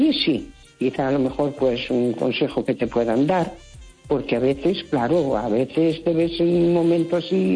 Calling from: Santiago de Compostela, Galicia, Spain; de Santiago.

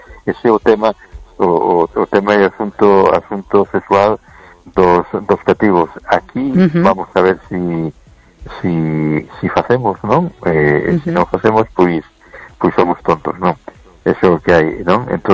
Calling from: A Coruña, Galicia, Spain; de Coruña. ¿Qué tal estamos?

